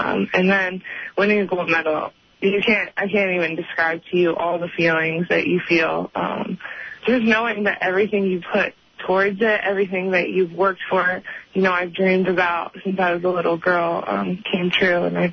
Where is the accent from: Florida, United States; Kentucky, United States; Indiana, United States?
Indiana, United States; Yeah, I'm from Indiana. Grew up playing basketball, so I love basketball.